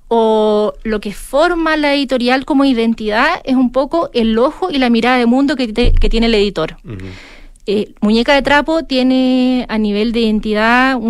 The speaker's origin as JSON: {"language": "Spanish", "town": "La Serena", "region": "Coquimbo", "country": "Chile", "tie": "born or raised there", "said": "Porque yo soy oriunda de La Serena y me interesaba hacer rescate editorial."}